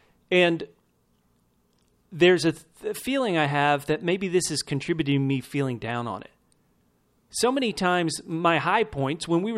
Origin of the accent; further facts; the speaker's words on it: Atlanta, Georgia, United States; Sunday night, I'll be hometown ATL.